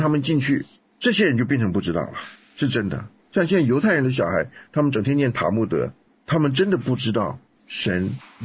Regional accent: China; 那我们就是在这样一个撒旦的巢穴，跟做工最成功的一个市场，叫做中国。我们在这里边长大了

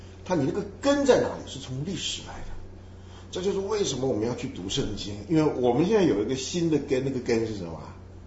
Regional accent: China; 中国的历史是我们的历史，我觉得那个历史是我的，那个历史是我的来源。Therefore， 我是中国人。

